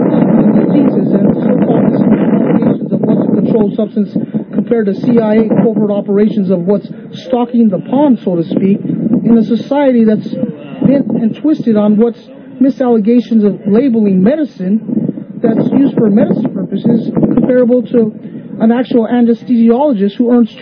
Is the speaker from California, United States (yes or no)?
yes; Salinas, California, United States; And I'm from Salinas, California